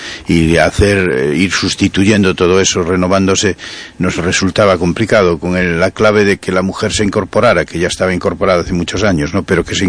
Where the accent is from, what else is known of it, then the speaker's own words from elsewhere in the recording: Galicia, Spain; Tendremos que defender la nuestra, somos gallegos, es otra historia